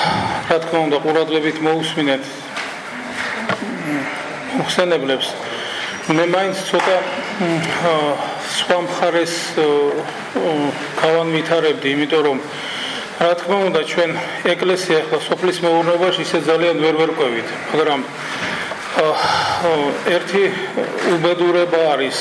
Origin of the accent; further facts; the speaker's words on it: Kakheti, Georgia; აი მაგალითად მე ხლა ალბათ ყველა მიცით კახეთიდან ვარ და პირველი ორი კვირა ჩვენ საზამთროს არავინ არ ჭამთ